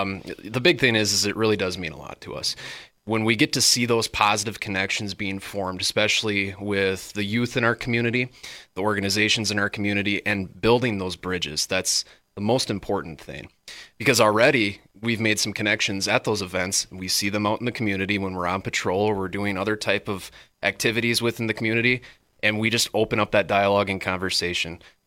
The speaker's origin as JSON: {"language": "English", "town": "Wisconsin Rapids", "region": "Wisconsin", "country": "United States", "tie": "born or raised there", "said": "when I was young growing up in Wisconsin Rapids, the Packer Brewer cards, big first impression"}